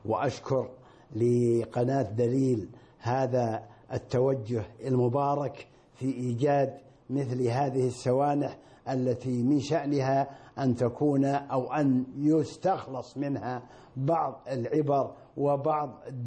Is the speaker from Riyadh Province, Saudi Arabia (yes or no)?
yes; Shaqra, Riyadh Province, Saudi Arabia; وفي نفس الأمر ولدت في هذه البلدة، وهي بلدتي وبلد آبائي وأجدادي منذ أكثر من 8 قرون، 9 قرون